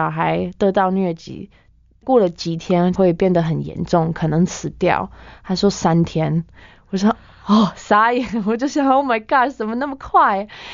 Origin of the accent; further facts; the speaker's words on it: Canada; Chinese is a second language; moved away as an adult; now in Taiwan; 我从加拿大来的，我8年前来台湾，然后我是在这边当宣教士，来这边1年之后就非常爱台湾，就留在这边。